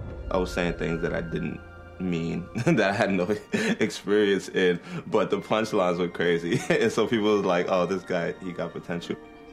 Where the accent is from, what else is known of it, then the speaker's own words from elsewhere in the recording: Bronx, New York, United States; born there; I was born in the Bronx, New York. The South Bronx. Hunts Point, to be exact.